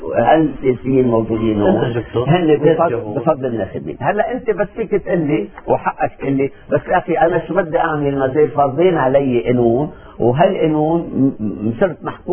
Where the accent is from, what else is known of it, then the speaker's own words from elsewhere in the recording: Lebanon; اذا فعلا احنا كشعب لبناني عندنا كرامتنا